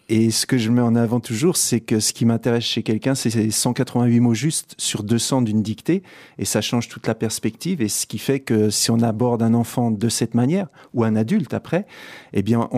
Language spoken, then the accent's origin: French; Auvergne-Rhône-Alpes, France; Je suis de double nationalité, donc je suis franco-suisse, mais j'ai passé mon enfance en Haute-Savoie.